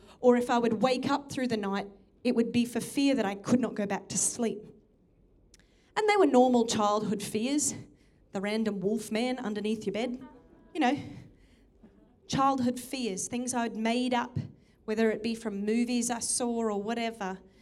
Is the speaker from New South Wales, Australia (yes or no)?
no; Townsville, Queensland, Australia; I was from Townsville and there was a lot of weird people in Townsville and I didn't want to be one of them.